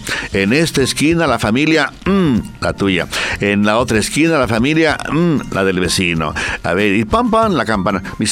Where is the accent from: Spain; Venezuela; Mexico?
Mexico; Guadalajara, Jalisco; now in Santa Cruz; en mi tierra, Guadalajara, caen tormenta más tormenta de rayos, Guadalajara, México.